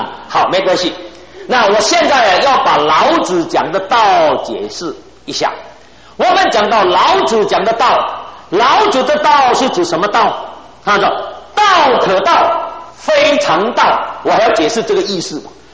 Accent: China; 因为我们身为中国人，深根蒂固，受中国文化影响

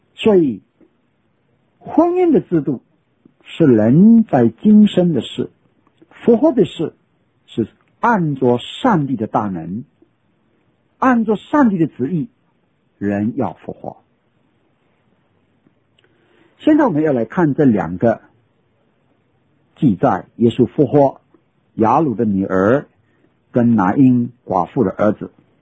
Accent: China; 就是我们中国人常常对死也不说死了，说他去了

